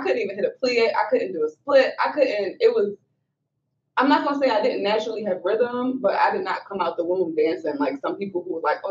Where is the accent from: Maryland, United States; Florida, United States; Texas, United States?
Maryland, United States; Baltimore; I'm from Baltimore, so I'm local. We're in there from Baltimore County.